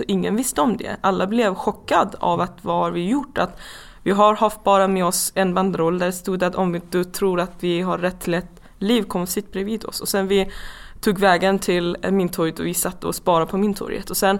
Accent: Tehran, Tehran Province, Iran; Jag är född i Iran, men personligen, eller ursprungligen ju från Afghanistan. Jag växte mig upp i Iran helt enkelt.

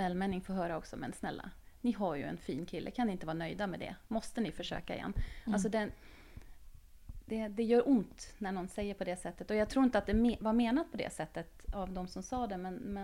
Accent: Norway; now in Stockholm, Sweden; Jag är från Norge och min familj bor i Oslo.

